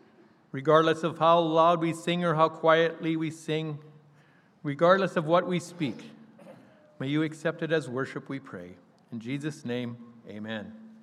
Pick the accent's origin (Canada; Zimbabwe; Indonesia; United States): Canada; McGregor, Manitoba; I'm from McGregor, Manitoba.